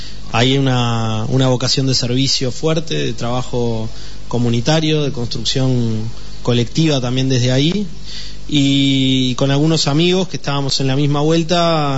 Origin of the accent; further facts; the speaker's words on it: Montevideo, Uruguay; mi propio barrio, yo soy del Mercado Modelo en Montevideo, una zona que también en la crisis del 2002 fue golpeada.